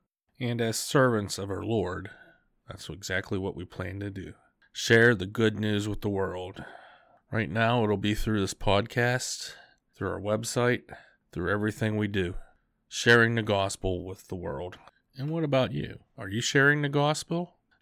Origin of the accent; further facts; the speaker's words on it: Pittsburgh, Pennsylvania, United States; I am from Pittsburgh, Pennsylvania. We're just outside in a small city called Washington.